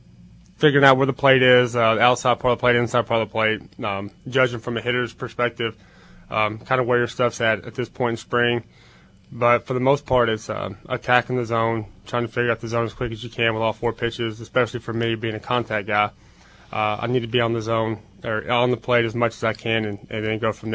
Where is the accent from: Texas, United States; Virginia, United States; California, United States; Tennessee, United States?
Texas, United States; Tyler; trying to build a house in my hometown, in Tyler, Texas